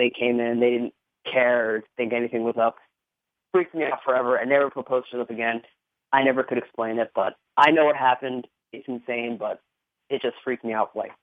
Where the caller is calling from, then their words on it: Virginia, United States; from Virginia.